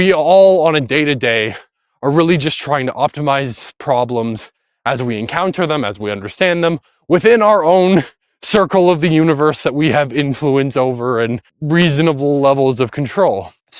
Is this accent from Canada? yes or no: yes; Canada; especially as a Canadian, healthcare works a certain way.